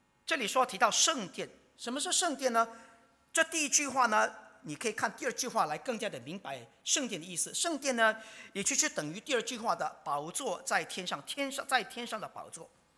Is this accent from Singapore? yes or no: yes; Singapore; 我们新加坡人就会很害怕。